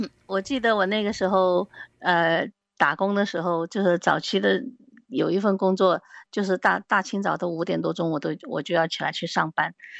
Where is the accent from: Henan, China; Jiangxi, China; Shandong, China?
Jiangxi, China; moved away; 我们在江西都要吃辣的嘛，那这边都是比较清淡的。